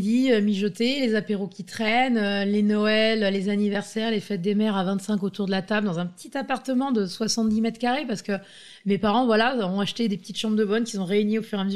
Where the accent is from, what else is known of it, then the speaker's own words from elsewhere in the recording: Enghien-les-Bains, Île-de-France, France; Je suis née à Aubonne dans le Val d'Oise et j'ai grandi en Enghien-les-Bains jusqu'à l'âge de 18-19 ans.